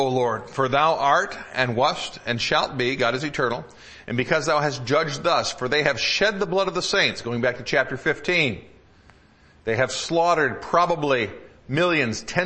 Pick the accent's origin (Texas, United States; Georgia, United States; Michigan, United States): Michigan, United States; I remember when I was growing up in Michigan is surrounded by water.